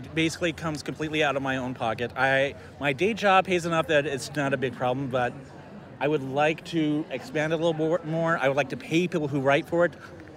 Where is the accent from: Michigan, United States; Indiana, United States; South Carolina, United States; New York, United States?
Indiana, United States; now in Illinois, United States; It's one of the reasons I actually even moved to Illinois. I'm originally from Indiana.